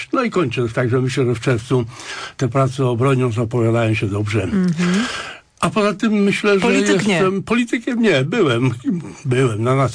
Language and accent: Polish; Gniezno, Greater Poland Voivodeship, Poland; born there; No ja siebie uważam za Wielkopolanina. Urodziłem się, co prawda urodziłem się w Gnieźnie, czyli jak się w Gnieźnie mawiało i mawia w pierwszej stolicy Polski. Ale moja rodzina pochodzi ze wsi. Moi rodzice byli chłopami i ja się jestem inteligentem w pierwszym pokoleniu.